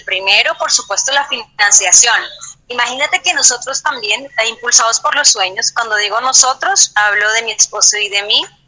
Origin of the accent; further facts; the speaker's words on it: Cundinamarca, Colombia; todavía nos estaban contando las historias de mi pueblo, de mi región, del Sumapaz